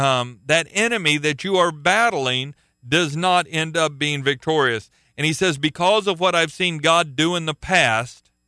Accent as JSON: {"language": "English", "town": "Tulsa", "region": "Oklahoma", "country": "United States", "said": "I come from, pretty close to the buckle of the Bible Belt. I come from Tulsa, Oklahoma"}